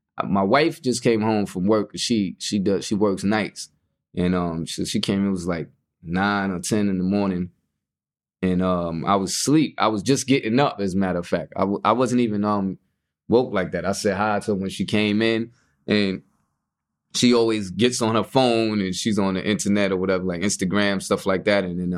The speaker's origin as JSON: {"language": "English", "town": "Brooklyn", "region": "New York", "country": "United States", "said": "Like, I'm from Kingston and Bergen."}